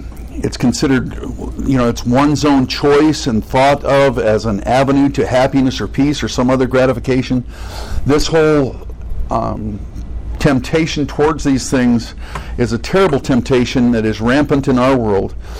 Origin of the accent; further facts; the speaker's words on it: Sacramento, California, United States; But anyway, I grew up in Sacramento.